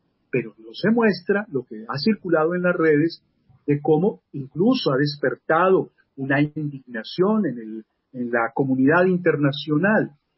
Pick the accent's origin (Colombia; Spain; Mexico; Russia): Colombia; de nosotros y nosotras como colombianos y colombianas.